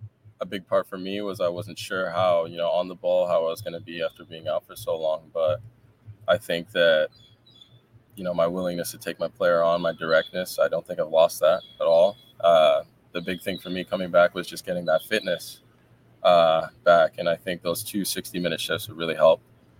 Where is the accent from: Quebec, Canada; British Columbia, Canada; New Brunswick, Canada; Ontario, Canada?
British Columbia, Canada; Vancouver; I would say Charlotte and especially Vancouver, where I'm from, it's very alike, actually.